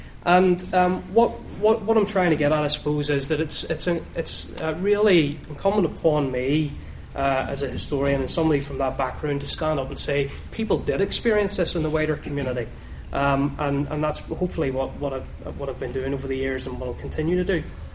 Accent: Rathcoole, Northern Ireland, United Kingdom; I grew up in Rathcoole. I didn't pass the 11+.

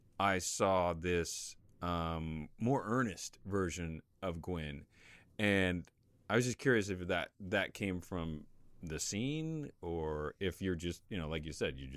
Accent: Topeka, Kansas, United States; I mean, I thought I was because I'm from Topeka, Kansas, and.

